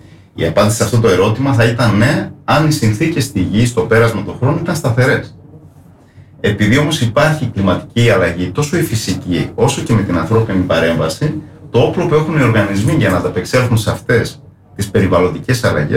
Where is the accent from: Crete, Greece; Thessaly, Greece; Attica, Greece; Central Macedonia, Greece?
Crete, Greece; Mochos; Από το Μοχό είμαι.